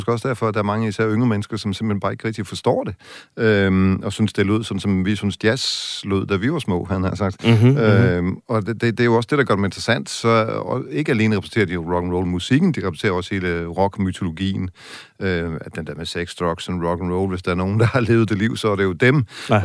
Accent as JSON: {"language": "Danish", "region": "Central Denmark Region", "country": "Denmark", "said": "som lå og rode rundt i sådan en stak på vores fælles værelse i Vestjylland, hvor jeg kommer fra."}